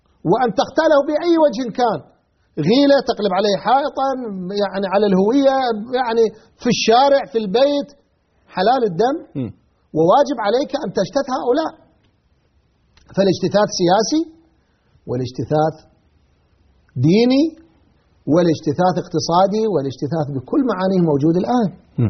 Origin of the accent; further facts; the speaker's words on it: Iraq; فأنا الآن كعراقي أتكلم، أنا عندي مشكلة كبيرة في البلد